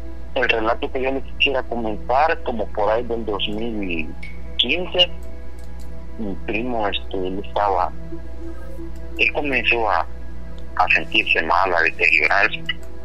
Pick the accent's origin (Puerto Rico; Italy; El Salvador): El Salvador; now in California, United States; De El Salvador.